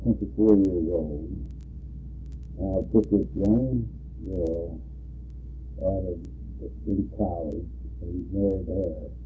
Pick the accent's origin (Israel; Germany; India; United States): United States; Milford, Delaware; I was born and raised in Milford, Delaware.